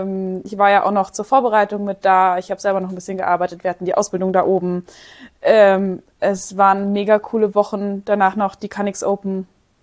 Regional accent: Munich, Bavaria, Germany; Ich komme aus München oder aus der Umgebung.

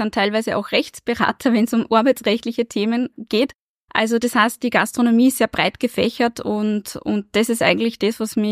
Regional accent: Upper Austria, Austria; Wir sind da als Oberösterreicher auch ganz stark unterwegs

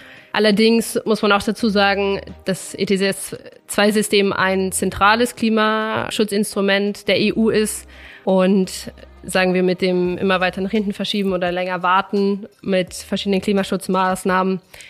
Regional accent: Germany; moved away as an adult; now in Vienna, Austria; Ich bin ursprünglich aus Deutschland. Und Wien hat mich so gut gefallen und auch die Arbeit bei der AEA, dass ich hier geblieben bin.

